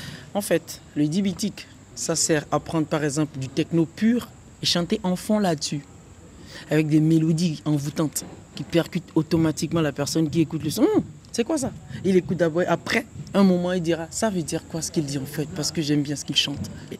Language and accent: French; Benin; par exemple chez moi au Bénin